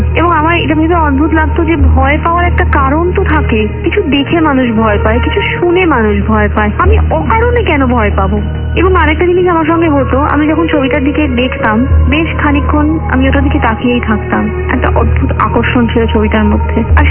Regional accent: Kolkata, West Bengal, India; moved away as an adult; now in Maharashtra, India; এখন আমি বিবাহিতা, আমি কলকাতার বাইরে, আমি মহারাষ্ট্রের একটি শহরে থাকি

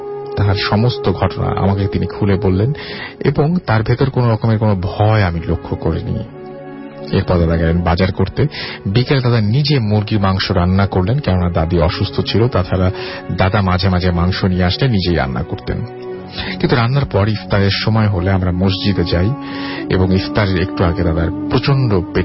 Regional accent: Monirampur, Khulna Division, Bangladesh; আমার গ্রামের বাড়ি যশোর জেলার মণিরামপুর থানায়।

